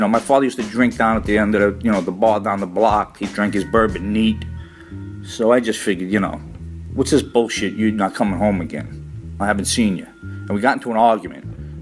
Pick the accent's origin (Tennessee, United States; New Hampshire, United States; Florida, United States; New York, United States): New York, United States; Brooklyn; I'm Italian American, growing up in Brooklyn, Bensonhurst, and there's a very fine line between what you want to be in life when you're young.